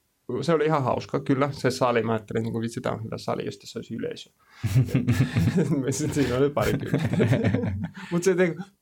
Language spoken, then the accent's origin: Finnish; Russia; accent: Russian; Finnish is a second language; Mä en tiedä kuuleeko mun puheista, että mulla on venäläinen aksentti.